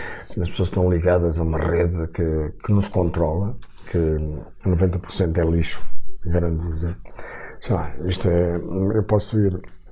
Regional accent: Lamego, Viseu, Portugal; accent: Trás-os-Montes e Alto Douro; also born or lived in Vila Real; eu tenho um sotaque de Trás-os-Montes, de Alto Douro, se quiser, porque sou de Lamego e depois fui para Vila Real e, portanto, não tenho um bom sotaque.

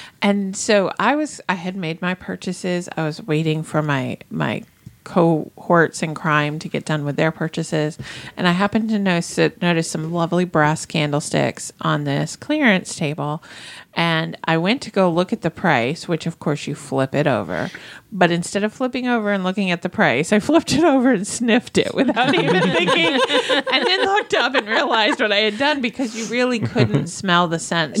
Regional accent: New England, United States; because I'm from New England too

